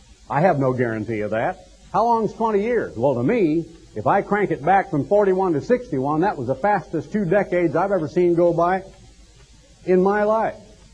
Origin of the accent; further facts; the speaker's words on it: Eugene, Oregon, United States; people of whom I had read and read in history when I was growing up in Eugene, Oregon